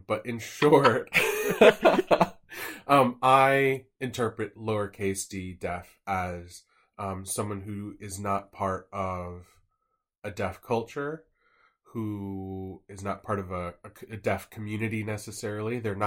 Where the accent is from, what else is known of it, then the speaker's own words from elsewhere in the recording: United States; now in United Kingdom; I identify as Filipino American. So that makes me an immigrant here in the UK.